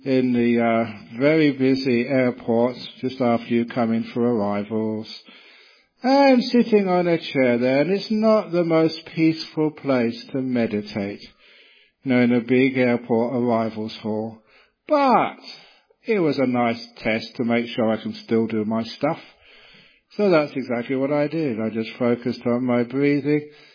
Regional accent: London, United Kingdom; born there; Now you know I was born in London.

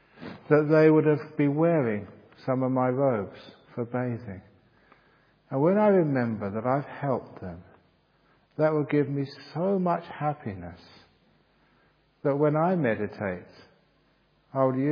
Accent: England, United Kingdom; No, only English people can. I'm English, you're all foreigners.

